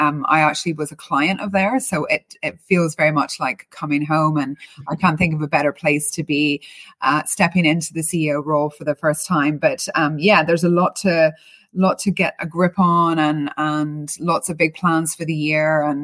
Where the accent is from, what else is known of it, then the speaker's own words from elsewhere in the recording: Northern Ireland, United Kingdom; also born or lived in Melbourne / London / New York; And yeah, I grew up in Northern Ireland, actually, and spent most of my life, you know, dotting around different cities around the world. I lived in Melbourne, Australia. I lived in London for over 10 years. And more recently, up until COVID, was living in New York.